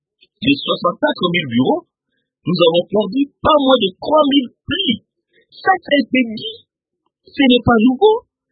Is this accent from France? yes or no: no; Kasaï, DR Congo; je viens du Kassai, en Bujimaï, à Kananga